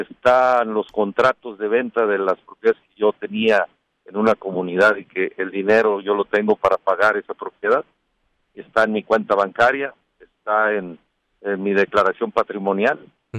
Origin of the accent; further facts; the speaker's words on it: Pablillo, Nuevo León, Mexico; Yo nací ahí en Pablillo.